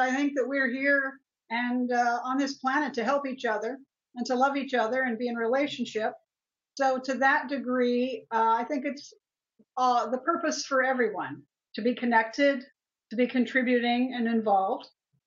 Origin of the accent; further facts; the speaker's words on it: California, United States; Southern California. I was born here.